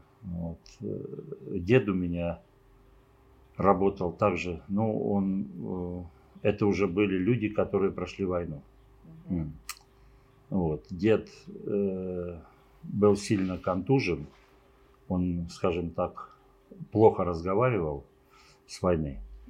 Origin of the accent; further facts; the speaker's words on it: Cherkasy Oblast, Ukraine; now in Russia; Я родился ныне за рубежом, на Украине. Угу. Есть такой Корсунь-Шевченковский район, угу, где когда-то в войну знаменитый район добивали Паулюса в Великой Отечественной. Угу. Вот там я родился, вырос.